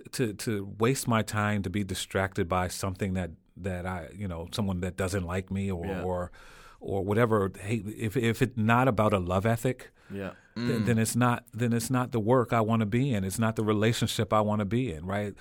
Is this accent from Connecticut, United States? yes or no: yes; Norwalk, Connecticut, United States; now in New Haven, United States; I grew up in Norwalk, born and raised in Norwalk. When I got married, we lived in Bridgeport, and then we've lived in New Haven